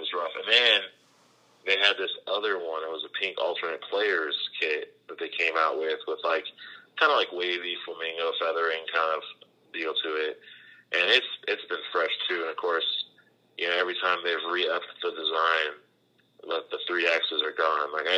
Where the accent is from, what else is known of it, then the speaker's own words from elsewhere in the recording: Tuscaloosa, Alabama, United States; I'm from Tuscaloosa, Alabama, so I get the South references all day long.